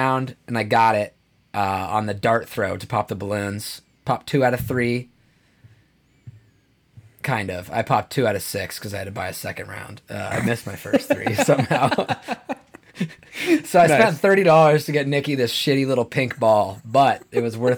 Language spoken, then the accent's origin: English; Montana, United States; We grew up in Montana. I mean, the team's Cat and Grizz.